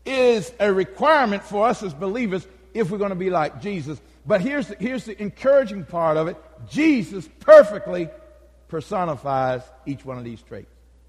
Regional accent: Kissimmee, Florida, United States; born there; I was born in a segregated South. I was born in Kissimmee, Florida, before Disney World got there. Call it Cowtown.

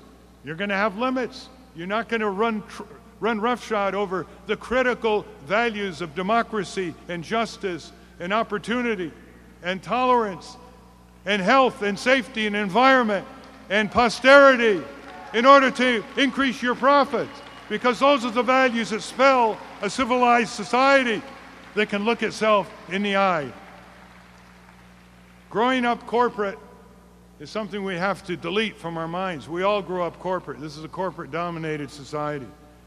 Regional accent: Winsted, United States; When I was growing up in Winsted, which is a textile mill town, not very high-paying jobs

